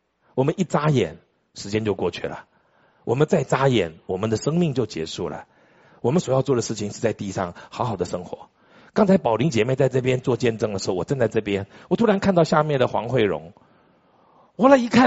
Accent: Taiwan; 我说那按我们中国人来说，我们台湾人来说，把它存起来

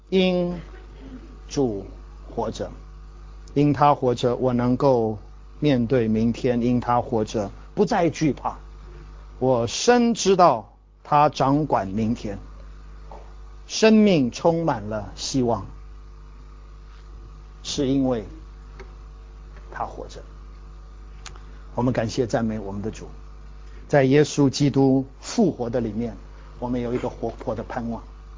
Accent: Taiwan; accent: Taiwanese; Chinese is a second language; 当然我的不是河南腔，我的是台湾腔。

